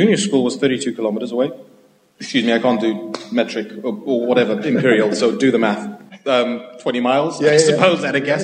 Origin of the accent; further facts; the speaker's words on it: Lusaka, Lusaka Province, Zambia; born there; born in Zambia in 1976, I was born in Lusaka, the capital city. My mom was Zimbabwean.